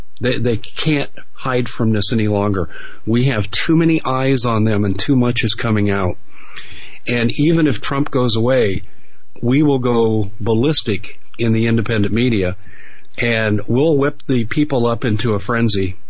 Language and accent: English; Arizona, United States; who's from my home state here in Arizona.